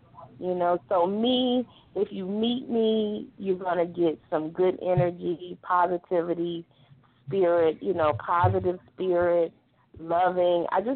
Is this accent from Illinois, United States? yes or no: no; Detroit, Michigan, United States; also born or lived in Jackson; I'm just a simple gal, born in a little town called Jackson, Michigan. I grew up in Detroit